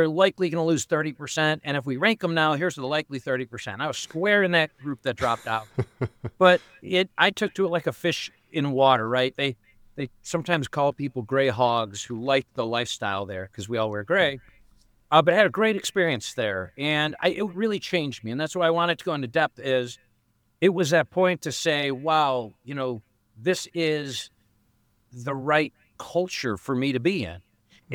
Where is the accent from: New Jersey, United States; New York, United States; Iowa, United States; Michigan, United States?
Michigan, United States; Grand Rapids; So I was actually the first in the military from my family. I grew up in Grand Rapids, Michigan.